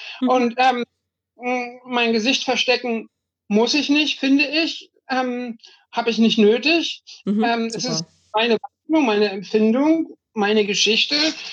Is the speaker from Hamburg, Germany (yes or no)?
yes; Hamburg, Germany; in Hamburg, in meiner Heimatstadt